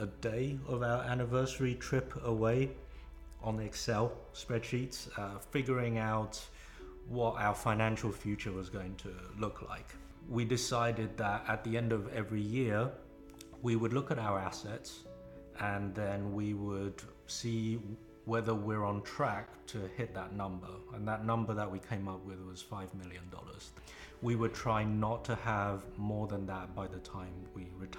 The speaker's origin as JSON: {"language": "English", "town": "Canterbury", "region": "South East England", "country": "United Kingdom", "tie": "born or raised there", "also_born_or_lived": "Taiwan", "said": "I grew up in Taiwan. My parents divorced. My mom married an Englishman. So I grew up in a suburb of Canterbury."}